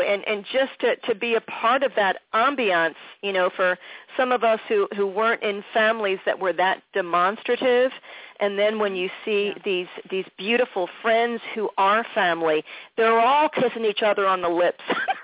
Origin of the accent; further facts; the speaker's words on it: Philadelphia, Pennsylvania, United States; in Philadelphia, which is my hometown, we have all these glorious South Philadelphia Italian weddings.